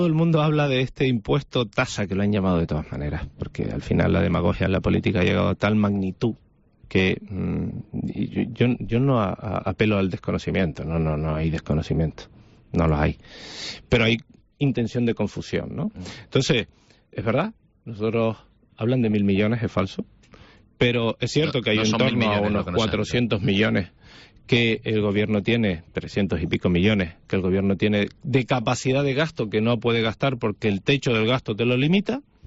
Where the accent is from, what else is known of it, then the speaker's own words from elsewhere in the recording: Canary Islands, Spain; Nosotros, como canarios, cualquier canario, venga de donde venga, se puede quedar exento